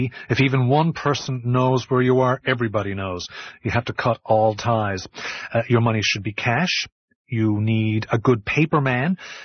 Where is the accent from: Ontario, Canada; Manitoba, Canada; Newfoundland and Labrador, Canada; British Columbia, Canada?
Newfoundland and Labrador, Canada; You think just because I'm from Newfoundland, I know everybody there?